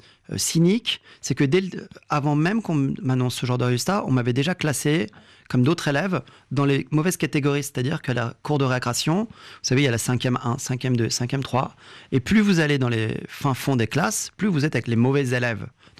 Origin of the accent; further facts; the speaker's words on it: France; French is a second language; lorsque j'ai grandi en France, j'ai appris la langue française, moi, grâce aux dessins animés, les Schtroumpfs, notamment.